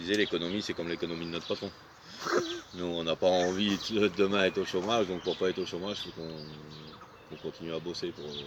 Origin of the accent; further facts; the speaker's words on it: France; now in Switzerland; Moi, je suis français